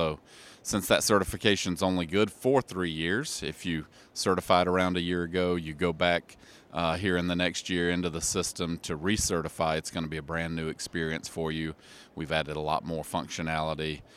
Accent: Georgia, United States; So I'm originally from the Southeast. Grew up mainly on a family farm in Georgia, just south of Atlanta.

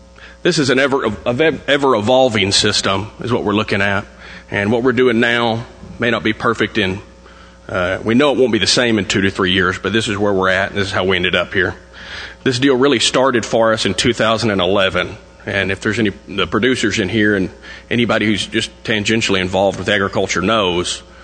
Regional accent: Ralls, Texas, United States; I'm a producer from the Rawls area in Crosby County between Rawls and the little community of Cone.

